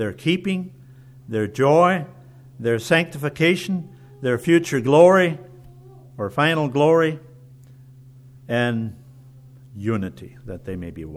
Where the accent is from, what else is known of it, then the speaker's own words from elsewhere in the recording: Virginia, United States; I'm from Virginia. I didn't know you. We do things a little bit differently.